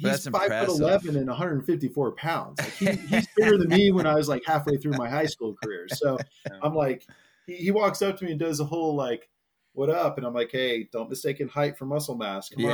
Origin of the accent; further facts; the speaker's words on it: California, United States; And, you know, growing up in NorCal, of course, we had Sears Point, Laguna Raceway